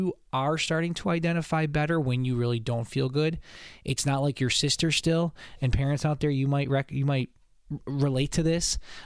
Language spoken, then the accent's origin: English; Northeast, United States; You know, growing up in the Northeast, people always maybe assume that, Sal, that you're going to love winter.